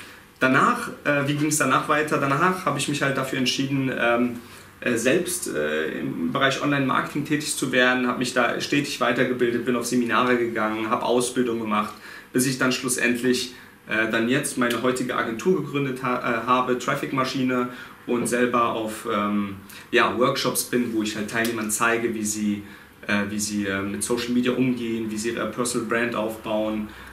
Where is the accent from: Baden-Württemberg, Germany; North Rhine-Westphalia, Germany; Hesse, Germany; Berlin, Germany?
Berlin, Germany; Ich komme auch aus Berlin, lebe in Berlin, meine Agentur ist in Berlin.